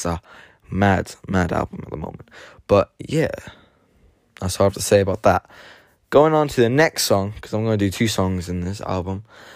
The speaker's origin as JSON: {"language": "English", "town": "Limerick", "region": "Munster", "country": "Ireland", "said": "I am actually from Limerick County. I'm actually from Limerick City, aka Stab City, but we won't get into the backstory."}